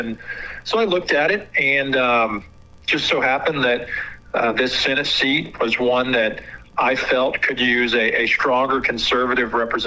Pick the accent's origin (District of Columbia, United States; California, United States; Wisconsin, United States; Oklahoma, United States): Oklahoma, United States; Ponca City; I was born and raised in Ponca City, went to public school here, pre-K through 12